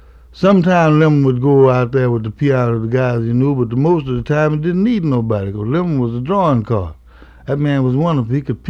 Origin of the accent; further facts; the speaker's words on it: Mod, Texas, United States; born there; I was born in Texas, a place called Mod, Texas, in 1913. And I was there